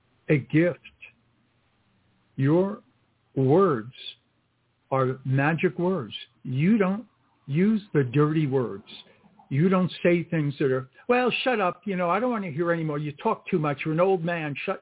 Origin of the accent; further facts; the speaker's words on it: New York City, New York, United States; And I grew up in the South Bronx near Yankee Stadium.